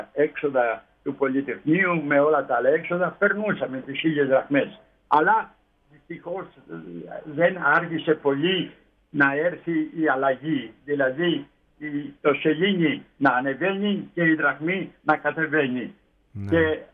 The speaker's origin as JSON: {"language": "Greek", "town": "Styra", "region": "Central Greece", "country": "Greece", "tie": "born or raised there", "also_born_or_lived": "Amfissa", "said": "Αλλά εγώ γεννήθηκα στην Εύβοια. Τα στήρα Ευβίας, εκεί υπηρετούσε ο πατέρας μου τότε δημόσιος υπάλληλος, ήταν δασονόμος και υπηρετούσε στην Εύβοια κοντά στην Κάριστο. Και εκεί γεννήθηκα"}